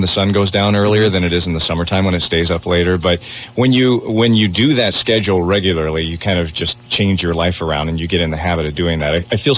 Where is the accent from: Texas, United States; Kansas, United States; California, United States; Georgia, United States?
Kansas, United States; Topeka; I'm originally from Topeka, Kansas.